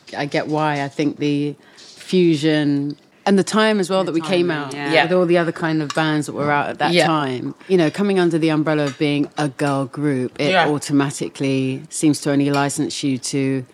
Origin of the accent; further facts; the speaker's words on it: Islington, London, United Kingdom; Islington.